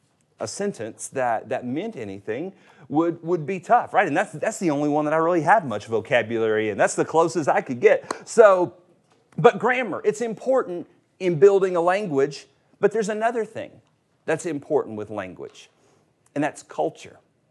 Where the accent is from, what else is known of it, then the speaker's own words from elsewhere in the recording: Tennessee, United States; Told you I was from Tennessee.